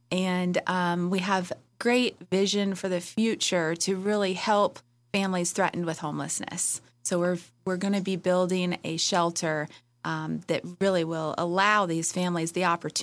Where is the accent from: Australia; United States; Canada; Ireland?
United States; Fort Pierce, Florida; I'm born and raised in Fort Pierce. My dad was also, and then I have my kids who are also still residing in Fort Pierce.